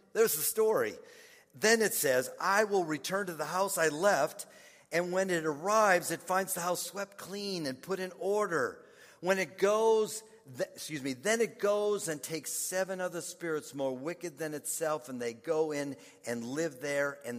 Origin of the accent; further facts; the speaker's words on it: Minneapolis, Minnesota, United States; they were from a mission group stationed in Minneapolis, Minnesota, and that was my hometown back then.